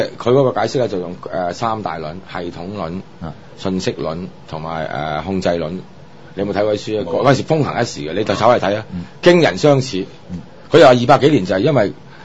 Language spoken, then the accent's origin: Cantonese; China; 亦都係咧，我哋中國人點解冇科學精神同埋咧？